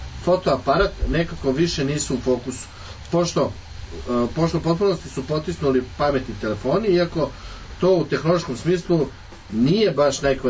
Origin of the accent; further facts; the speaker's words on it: Serbia; ja sam iz Srbije, mala zemlja